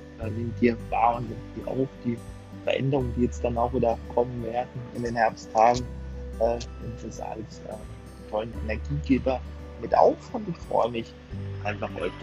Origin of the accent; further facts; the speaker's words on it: Würzburg, Bavaria, Germany; Jetzt sehe ich schon meine Heimat, Würzburg.